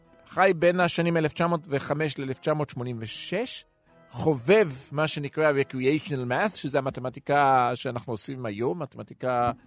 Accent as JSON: {"language": "Hebrew", "region": "England", "country": "United Kingdom", "tie": "born or raised there", "moved": "yes", "lives_now": "Israel", "said": "אני למדתי, אני גדלתי באנגליה"}